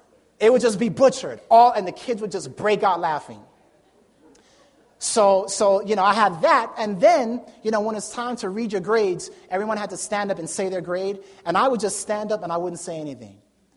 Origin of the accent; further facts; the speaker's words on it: New York City, New York, United States; Growing up in New York City, you know, my parents still, we barely went to church.